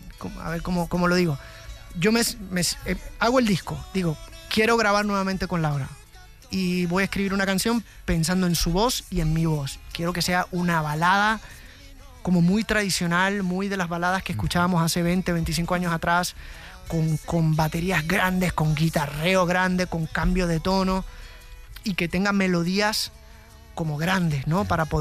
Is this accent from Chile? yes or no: no; Puerto Rico; Es la primera vez que comienzo una gira fuera de mi tierra. Por tradición siempre empezaba en Puerto Rico